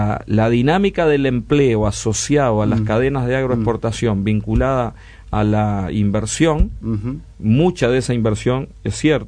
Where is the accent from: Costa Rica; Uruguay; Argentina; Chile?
Uruguay; Montevideo; Yo soy de Montevideo, pero hace 30 años que hago el eje de la Ruta 3.